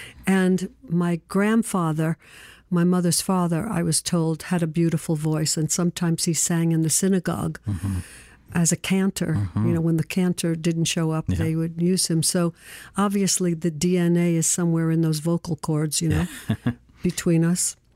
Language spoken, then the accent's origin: English; Brooklyn, New York, United States; born there; I was born in Brooklyn to my father